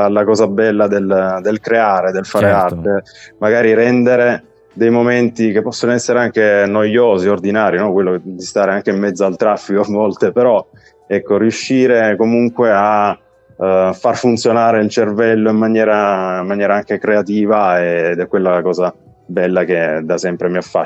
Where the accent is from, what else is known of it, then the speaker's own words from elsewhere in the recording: Apulia, Italy; now in Turin, Italy; Mi sono partito dalla Puglia, come dicevi tu, e lì avevo una band